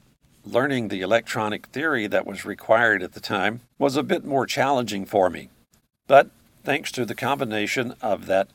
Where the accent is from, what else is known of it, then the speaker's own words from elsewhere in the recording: Newton, Mississippi, United States; my first grown-up job at my hometown radio station in Newton, Mississippi.